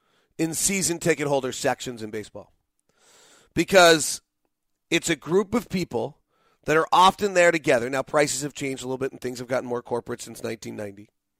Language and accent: English; Utah, United States; When this is national news and I say I'm from Utah, I have a hurdle I now have to jump